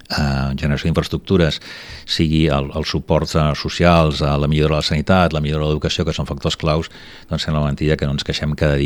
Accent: Barcelona, Catalonia, Spain; Jo sóc barceloní, però fill i net de barcelonins, però amb algunes arrels al Penedès per família

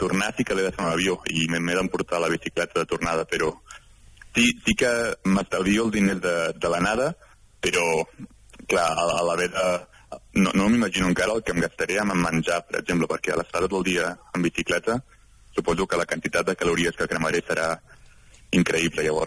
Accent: Canet de Mar, Catalonia, Spain; now in London, United Kingdom; connectar on visc ara, que és Londres, fins connectar-ho amb el meu poble, que és Canet de Mar

